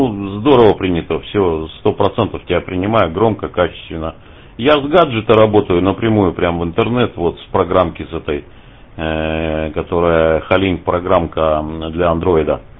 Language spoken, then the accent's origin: Russian; Irkutsk, Irkutsk Oblast, Russia; now in Moscow, Russia; я сам родом из Иркутска, сейчас в Москве живу.